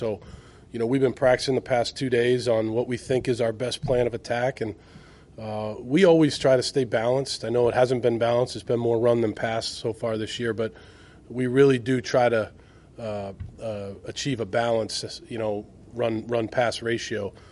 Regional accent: Boston, Massachusetts, United States; You know, I'm from Boston, so, like, I'm not sure how much those Boston guys want to travel

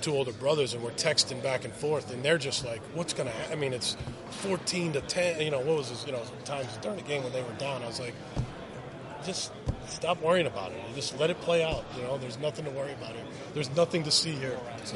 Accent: Boston, Massachusetts, United States; I'm from Boston, so I understand that.

